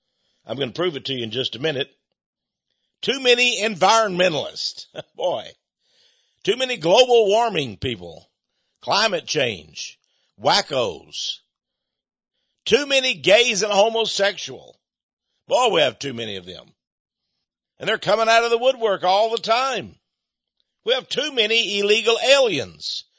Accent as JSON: {"language": "English", "region": "Texas", "country": "United States", "tie": "born or raised there", "said": "I was born and raised in East Texas, right where all the oil wells are and all the chemical refineries are."}